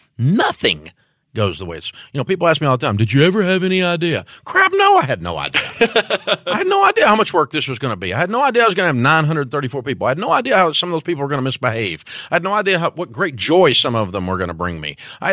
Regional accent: Antioch, Tennessee, United States; You know, and to me, I'm from Antioch, Tennessee. That's like a lot of money, you know

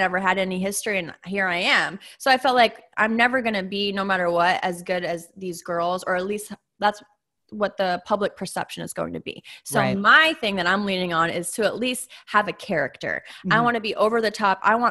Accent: Massachusetts, United States; But I'm from Massachusetts. So I was thinking I want to do this, and I'm from a big Italian family.

